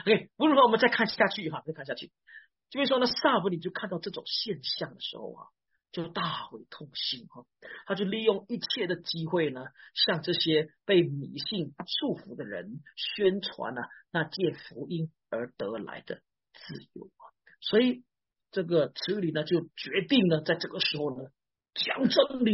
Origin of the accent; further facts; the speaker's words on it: Malaysia; 我本身呢，我是来自马来西亚